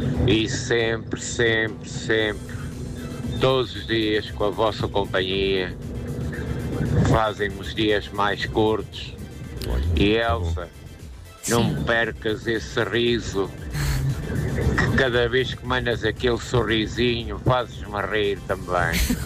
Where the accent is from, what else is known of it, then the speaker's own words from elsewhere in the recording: Aveiro, Portugal; Eu sou de Aveiro, sou motorista profissional.